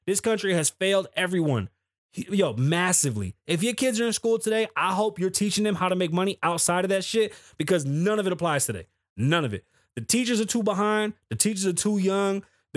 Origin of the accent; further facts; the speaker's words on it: New York, United States; now in Las Vegas, United States; Watch, you go, I'm from New York. Yeah, I know. Me too. But now what? I like Vegas a lot better.